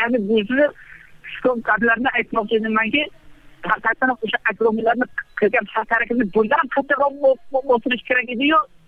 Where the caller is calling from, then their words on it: Shahrisabz, Qashqadaryo Region, Uzbekistan; Shahrisob, Qashqadaryo.